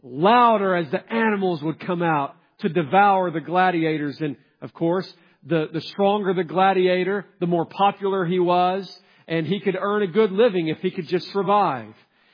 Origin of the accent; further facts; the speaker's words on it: the South, United States; Because I grew up in the South.